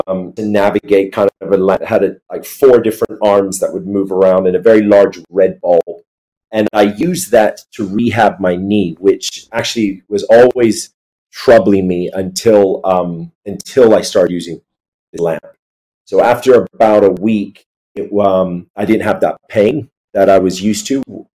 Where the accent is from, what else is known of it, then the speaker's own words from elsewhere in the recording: India; born there; accent: Californian; So I was born in India.